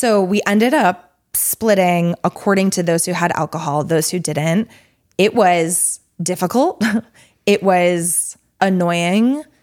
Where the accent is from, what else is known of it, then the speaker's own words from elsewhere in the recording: Florida, United States; where I grew up in Florida, a beer, a cocktail, a martini, was if you're going to imbibe.